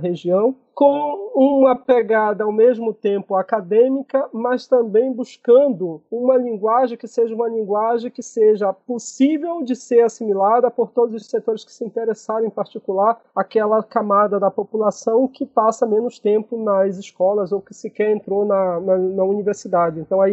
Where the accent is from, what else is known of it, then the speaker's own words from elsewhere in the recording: Oiapoque, Amapá, Brazil; born there; Nascido na margem dos rios, na beira dos rios, como nós falamos aqui, né? Nasci no Oiapoque, lá em cima, no norte, mais ao norte, no Amapá.